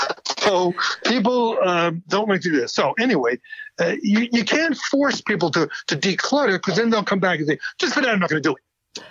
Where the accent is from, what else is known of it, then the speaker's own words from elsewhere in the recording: New York, United States; I'm from New York, as you know.